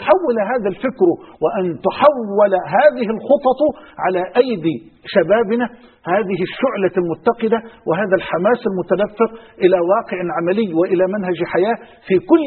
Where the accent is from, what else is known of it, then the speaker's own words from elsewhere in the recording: Egypt; ودعني أؤكد لحضرتك على أن مؤسساتنا في بلدنا مصر مليئة بالشرفاء